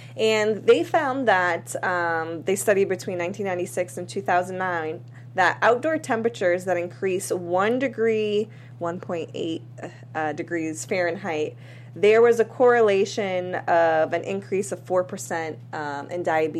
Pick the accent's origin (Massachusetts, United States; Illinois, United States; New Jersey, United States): Massachusetts, United States; Boston; now in Los Angeles, United States; I lived in the cold. I shoveled the snow. I'm from Boston.